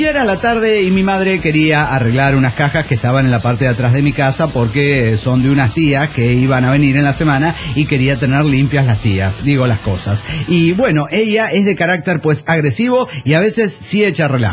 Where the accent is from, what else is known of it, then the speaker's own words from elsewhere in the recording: Ciudad Juárez, Chihuahua, Mexico; a mi terruño, y yo quería mostrarle todos los lugares para que para mí fueron maravillosos. Yo quería mostrar una Ciudad Juárez